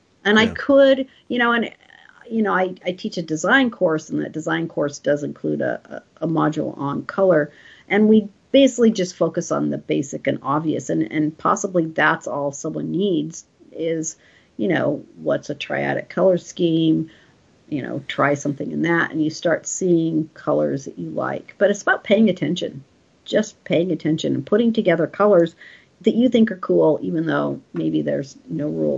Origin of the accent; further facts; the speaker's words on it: New Mexico, United States; And I grew up in New Mexico, you know, and there was not a lot of other art.